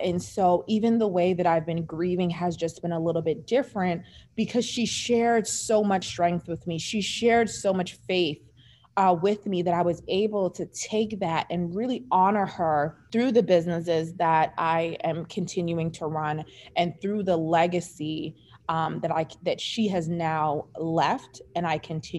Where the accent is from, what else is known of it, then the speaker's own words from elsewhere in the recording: England, United Kingdom; My family's from Jamaica. My mother's side of family's from Jamaica. And I was raised in England for the very first years of my life.